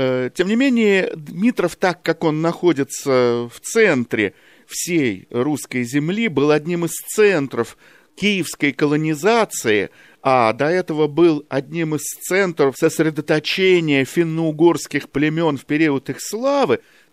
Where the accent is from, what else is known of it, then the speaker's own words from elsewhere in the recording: Moscow, Russia; born there; now in Dmitrov, Russia; я москвич по рождению, наполовину украинец по крови и воспитанию, живу в Дмитровском районе Московской области.